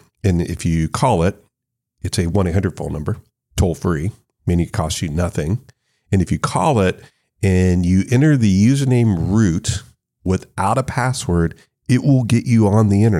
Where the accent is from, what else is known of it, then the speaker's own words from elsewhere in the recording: Tallahassee, Florida, United States; So for instance, I grew up in Tallahassee, Florida.